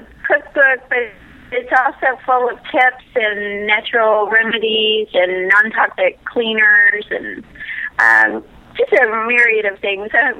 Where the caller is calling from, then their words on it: Dallas, Texas, United States; I'm calling from Dallas, Texas.